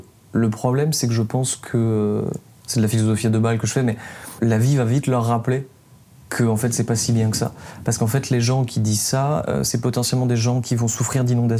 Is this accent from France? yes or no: yes; south-east France, France; je viens du sud-est de la France, qui est en cata, effectivement, dans une petite ville où il y a beaucoup, beaucoup d'inondations toutes les dernières années. Et c'est des territoires historiquement très à droite.